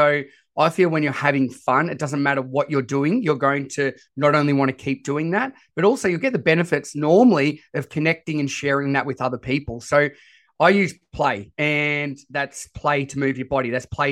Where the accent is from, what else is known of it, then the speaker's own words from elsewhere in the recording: Australia; So I am as Aussie as it comes with my voice.